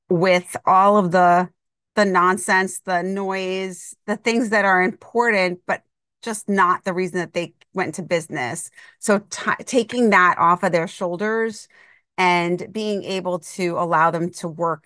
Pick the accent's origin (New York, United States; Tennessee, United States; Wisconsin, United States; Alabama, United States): New York, United States; Yorktown Heights; Yeah, so I grew up in Yorktown Heights, New York, Westchester County, about an hour away from the New York City.